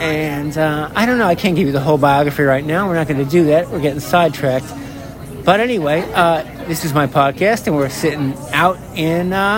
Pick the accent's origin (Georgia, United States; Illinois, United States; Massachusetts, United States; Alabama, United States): Massachusetts, United States; Martha's Vineyard; also born or lived in Connecticut; I grew up on Martha's Vineyard, Massachusetts. That's right.